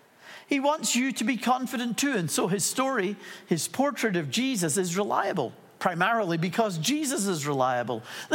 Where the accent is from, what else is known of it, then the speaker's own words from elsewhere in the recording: Dunfermline, Scotland, United Kingdom; also born or lived in Dundee; I was born in Dundee in Scotland. When we were 6 months old, I was 6 months old. We moved to another town called Dunfermline.